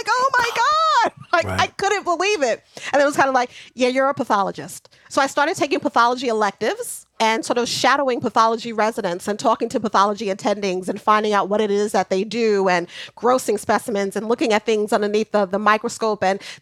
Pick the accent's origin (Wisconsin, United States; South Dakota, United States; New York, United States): New York, United States; Queens; Born and raised.